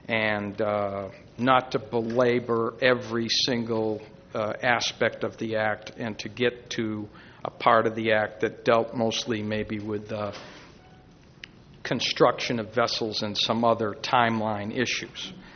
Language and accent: English; Massachusetts, United States; I grew up in the Cape as a boy, and I don't often get back to New England.